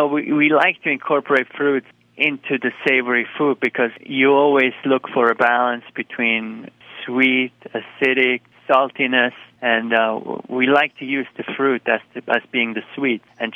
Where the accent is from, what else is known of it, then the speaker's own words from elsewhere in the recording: Switzerland; English is a second language; moved away as an adult; also born or lived in San Francisco; now in United States; The general manager from Campton Place, he was, you know, he became aware of it through a friend of him who is also Swiss